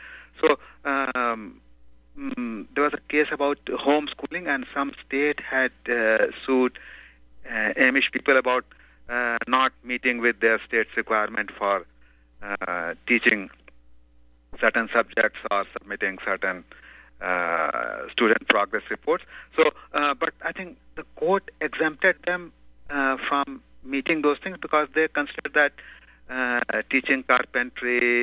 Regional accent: India; So I was born and raised in India, and that matches with what we are told as children

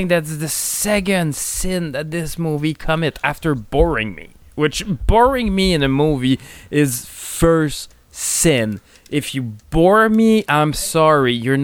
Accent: United States; because I'm so American

